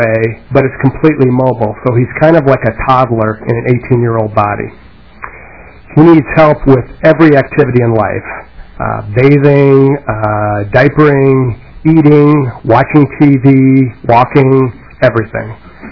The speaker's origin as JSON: {"language": "English", "town": "Plymouth", "region": "Minnesota", "country": "United States", "said": "unlike the agenda, would indicate I'm from Plymouth, not from Minneapolis."}